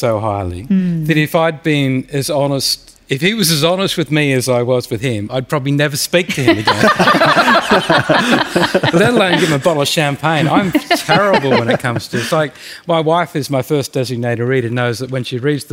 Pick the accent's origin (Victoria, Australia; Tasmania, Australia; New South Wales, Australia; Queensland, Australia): New South Wales, Australia; Coffs Harbour; I grew up in Coffs Harbour. It's one of the places I spent my high school years. And when we moved there, there were 10,000 people, and by the time I left, there were 100,000 people.